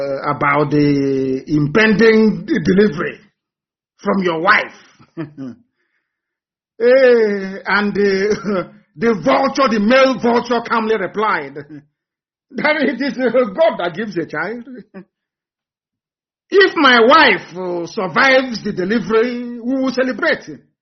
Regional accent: Adamawa, Nigeria; now in Abuja, Nigeria; I am from Adamawa. I cannot go to my village anymore. I've been in Abuja with my family ever since.

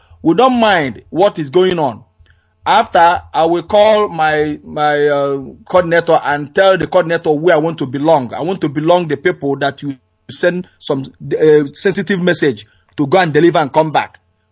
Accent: Uguoba, Nigeria; English is a second language; now in Indiana, United States; From Uguoba, Uji River, Biafra land.

